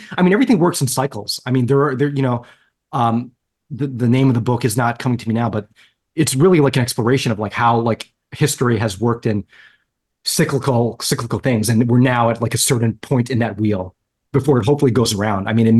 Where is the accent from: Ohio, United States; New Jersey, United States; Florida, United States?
New Jersey, United States; now in New York, United States; I went to school at NYU. I grew up in Jersey. I've just been in this area my entire life.